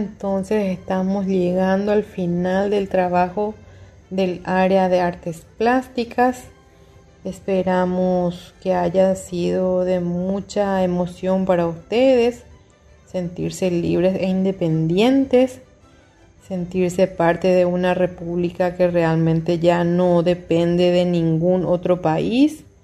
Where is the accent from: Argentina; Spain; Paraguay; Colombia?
Paraguay; en todo lo que nosotros tenemos que cuidar como paraguayos